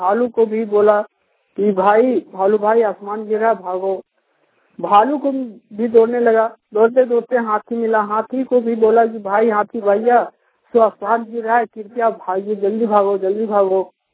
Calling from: Jharkhand, India; मैं दारूप्रखंड से बोल रहा हूँ।

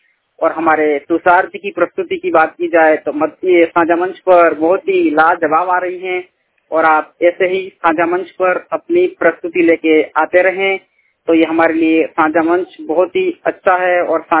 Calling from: Dungarpur, Rajasthan, India; मैं राजस्थान डूंगरपुर से हूँ

